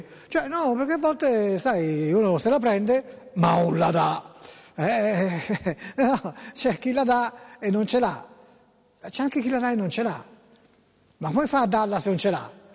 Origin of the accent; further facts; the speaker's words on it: Staffoli, Tuscany, Italy; Io sono di Staffoli, sono lì